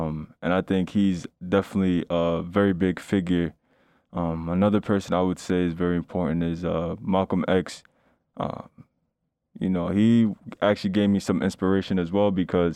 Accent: Ghana; Okay, so I would say I'm Ghanaian, so one big person would be Kwame Nkrumah

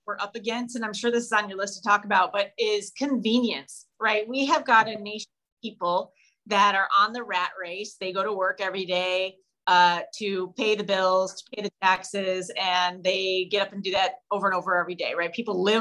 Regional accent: Midwest, United States; and I grew up in the Midwest too. So it's different.

